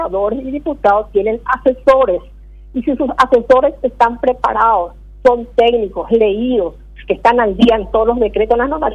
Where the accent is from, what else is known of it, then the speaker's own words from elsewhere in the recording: Peru; en mi país, en Perú tenemos un congreso